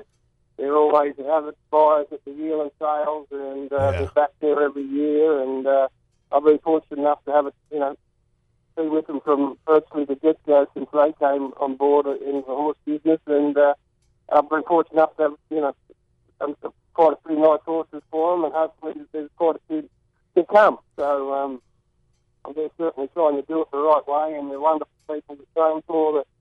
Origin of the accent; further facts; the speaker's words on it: California, United States; I mean, we had a lot of fun growing up in Southern California.